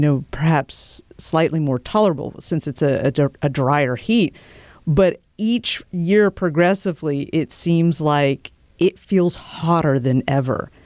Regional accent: North Carolina, United States; So I grew up in North Carolina, and I was, very used to humidity during the summers.

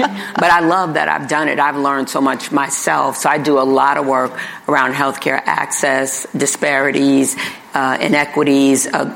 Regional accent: New York City, New York, United States; I grew up in New York City, in Manhattan.

